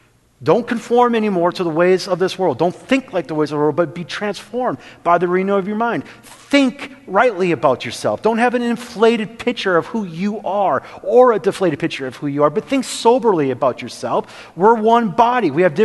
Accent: Minnesota, United States; Now, like growing up in Minnesota, I don't know if you ever heard this phrase, Minnesota nice.

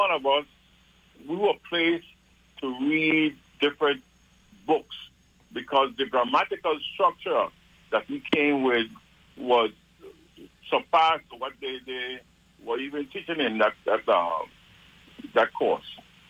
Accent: St. John, U.S. Virgin Islands; And when I came from St. John to St. Thomas, when I went to St. Thomas to Chagamay High School, I had an English teacher.

